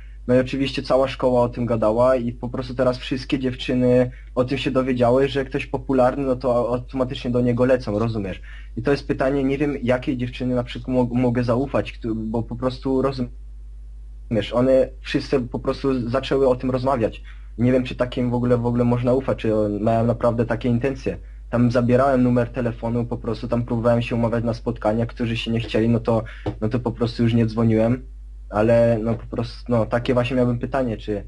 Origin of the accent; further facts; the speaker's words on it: Vienna, Austria; Jestem z Wiednia, mam 18 lat.